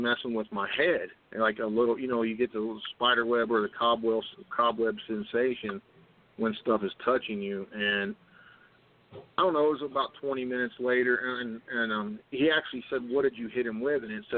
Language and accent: English; New Mexico, United States; also born or lived in West Virginia; I actually grew up in, I was born here in West Virginia, and then my mom was remarried, and I grew up in New Mexico.